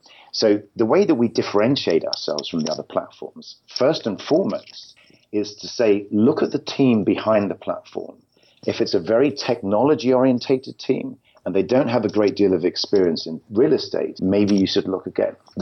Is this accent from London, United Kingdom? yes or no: yes; London, United Kingdom; moved away as an adult; now in California, United States; I moved over to California in November last year. I'm originally from London in England.